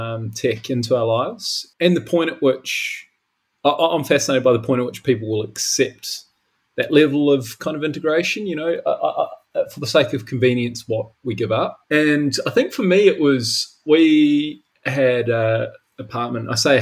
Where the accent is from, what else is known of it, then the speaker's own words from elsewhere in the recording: New Zealand; So I'm a Kiwi.